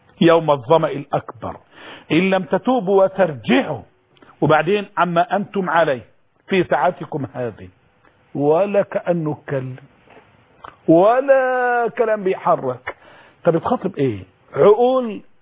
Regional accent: Egypt; لا لا أقصد مغفل لغويا المعنى الصحيح، عندنا في مصر مغفل بقى سب

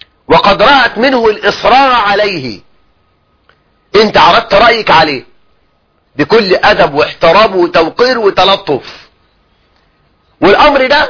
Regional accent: Egypt; أن يجعل الله عز وجل بلدنا مصر سخاء الرخاء

